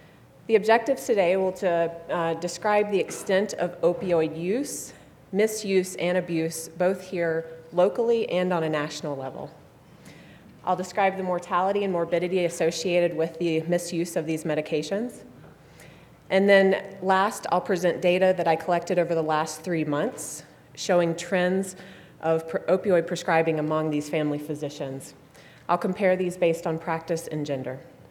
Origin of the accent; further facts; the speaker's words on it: Virginia, United States; Born and raised in Virginia, I did my undergraduate training at the University of Alabama in athletic training.